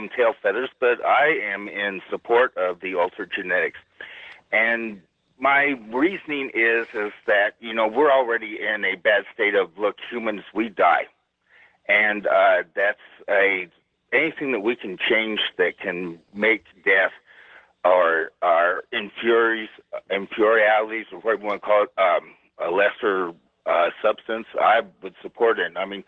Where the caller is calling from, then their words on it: Spokane, Washington, United States; I'm calling from Spokane, Washington.